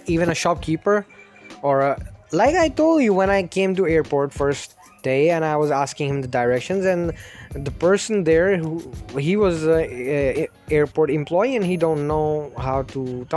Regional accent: Pakistan; now in Jakarta, Indonesia; when I came to Jakarta from Pakistan for the first time, I was talking in English with some people, with some employees in airport, and they just can't reply me

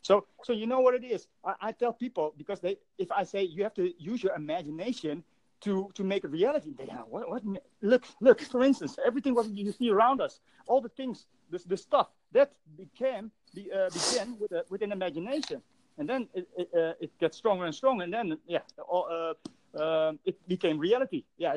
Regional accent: Indonesia; now in Amsterdam, Netherlands; So, but I'm originally from Indonesia.

